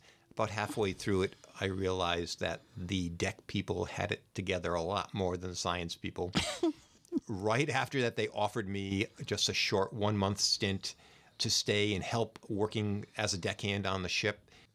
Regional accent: Connecticut, United States; Well, I was born and bred in New England. I was a Connecticut Yankee.

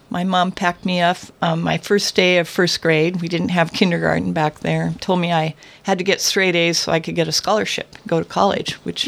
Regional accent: Camas, Washington, United States; I was raised up in Camas, Washington, which is a stinky little mill town, beautifully sited, about the same size as Port Townsend was during the time I grew up

